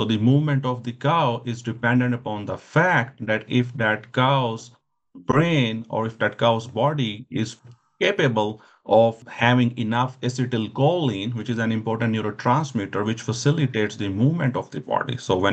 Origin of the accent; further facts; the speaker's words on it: Pakistan; and I am from Pakistan.